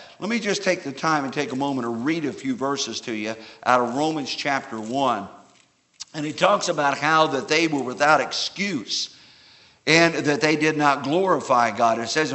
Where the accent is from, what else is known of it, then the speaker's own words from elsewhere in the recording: Indiana, United States; When I was a kid growing up in Indiana